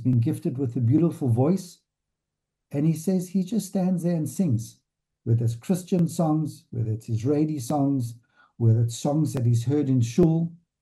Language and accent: English; South Africa; also as a South African family and as a member of the South African community